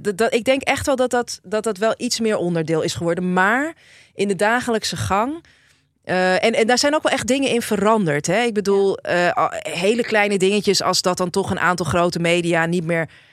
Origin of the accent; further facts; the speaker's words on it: Amsterdam, North Holland, Netherlands; ik als Amsterdammer dan opgegroeide Amsterdammer